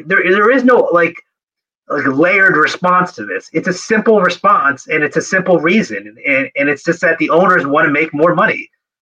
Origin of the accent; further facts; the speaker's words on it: Philadelphia, Pennsylvania, United States; I'm from Philadelphia. Even if the Eagles were on ESPN Plus on a Monday night game, I would not pay.